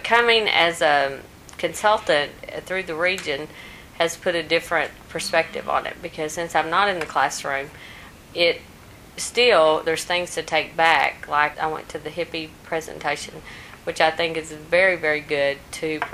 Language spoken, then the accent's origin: English; Midland, Texas, United States; I'm from Midland, and I was a teacher assistant for 16 years.